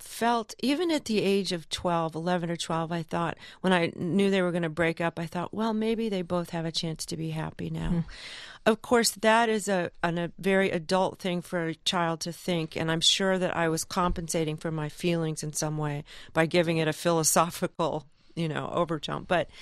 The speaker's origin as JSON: {"language": "English", "region": "California", "country": "United States", "tie": "born or raised there", "said": "But I grew up in Southern California with my mother."}